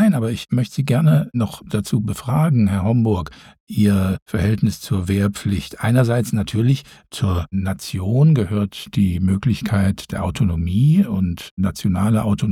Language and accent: German; Switzerland; Also ich spreche jetzt mit Ihnen als Schweizer